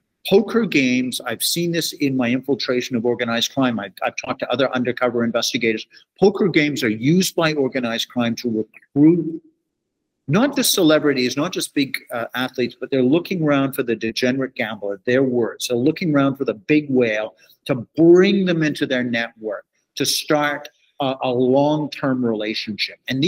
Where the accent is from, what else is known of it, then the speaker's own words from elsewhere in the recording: Canada; I'm a Canadian, as you know